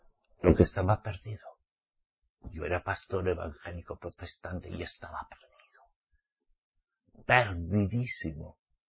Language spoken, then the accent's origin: Spanish; Pamplona, Navarre, Spain; de mi tierra, Pamplona, Navarra.